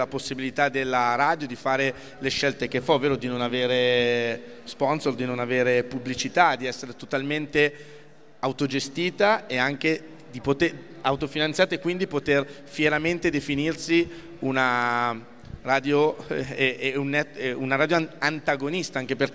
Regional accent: Lombardy, Italy; Io ripeto, sono cresciuto in provincia di Varese, quindi a 120 km da Brescia.

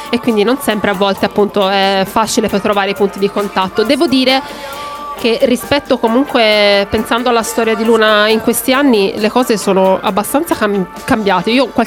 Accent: Livorno, Tuscany, Italy; io vengo dalla Toscana, da Livorno

